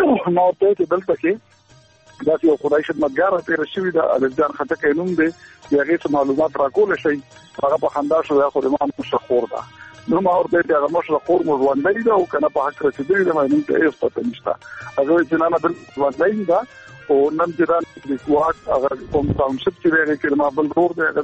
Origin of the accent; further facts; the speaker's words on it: Khadar Khel, Khyber Pakhtunkhwa, Pakistan; زمونږ کلی د کوهاټ لاچی سر نږدې خدر خیل نومې کلی و